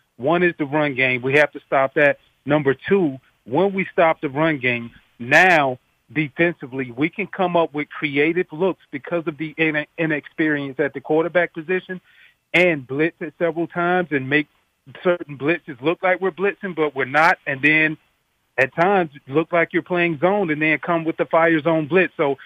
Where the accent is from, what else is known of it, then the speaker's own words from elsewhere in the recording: Georgia, United States; Now, even though I did not go to Georgia, I am from Georgia, so I'm always watching what's going on.